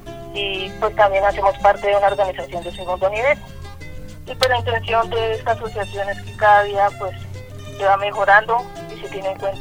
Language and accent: Spanish; San Pablo de Borbur, Boyacá, Colombia; Soy del municipio de San Pablo de Borbur, de la vereda San Pedro.